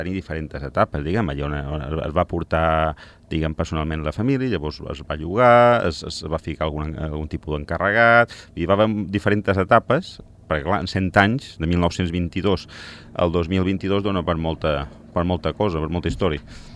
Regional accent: Barcelona, Catalonia, Spain; born there; Jo he nascut també a Barcelona, per casualitats de la vida, perquè just va ser néixer, vaig tornar cap aquí, però casualitat, sí.

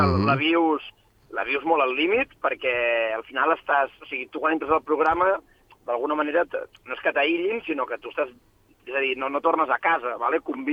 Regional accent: Barcelona, Catalonia, Spain; nascut i viscut a Barna, però la part paterna és de la comarca de la Noguera, a prop d'Artesa de Segre, un poble que es diu Boada, molt petitó.

